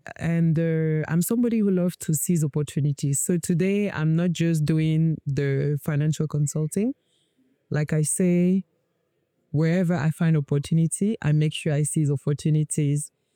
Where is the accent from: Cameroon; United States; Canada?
Cameroon; now in Nigeria; I'm not from Nigeria. I'm from Cameroon, but I'm quite connected here.